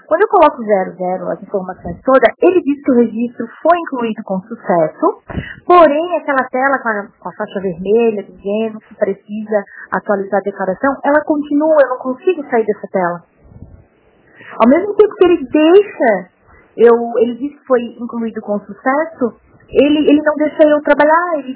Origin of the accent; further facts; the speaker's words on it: Palhoça, Santa Catarina, Brazil; eu sou aqui de Palhoça